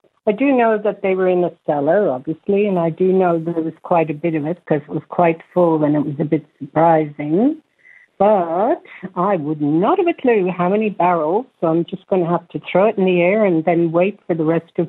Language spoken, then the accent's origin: English; Dublin, Leinster, Ireland; I come from Ireland